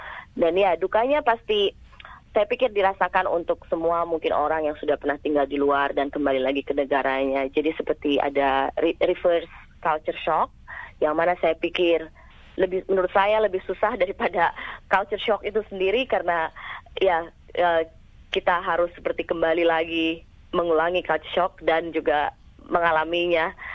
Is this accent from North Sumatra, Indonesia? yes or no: no; Cirebon, West Java, Indonesia; moved away as an adult; also born or lived in Yogyakarta / Canberra; now in Bogor, Indonesia; Iya, saya dari Cirebon. Jadi orang tua saya tinggal di Cirebon. Saya lahir dan besar di Cirebon. Lalu saya kuliah di Jogja. Setelah kuliah saya langsung pindah ke Australia, ke Canberra, dan saya bekerja di sana. Ya, tinggal di sana sampai 12 tahun.